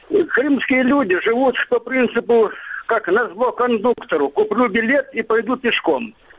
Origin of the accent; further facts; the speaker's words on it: Crimea, Ukraine; Добрый день, я из Крыма.